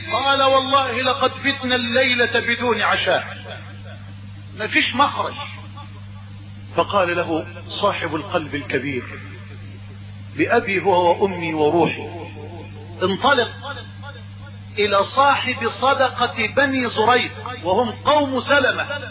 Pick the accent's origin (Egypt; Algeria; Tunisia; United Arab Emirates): Egypt